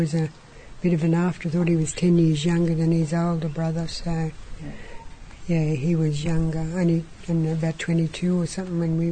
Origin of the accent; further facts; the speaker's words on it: Herberton, Queensland, Australia; I was from Herberton, outside Herberton on a vineyard, and my father also mined tin, so we had a lot of times in the bush.